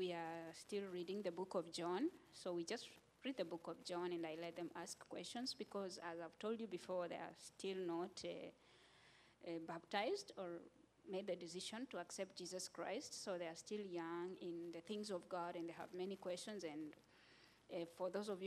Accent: Kenya; I come from Kenya

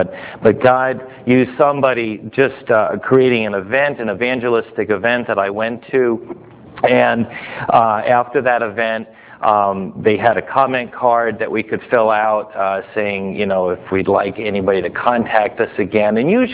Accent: New York, United States; I'm originally from New York.

